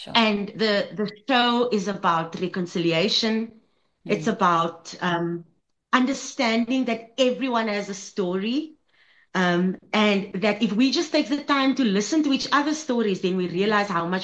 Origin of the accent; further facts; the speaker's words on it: Cape Town, Western Cape, South Africa; growing up in Cape Town with gladde hare kinders as my friends, and then me with my kruse hair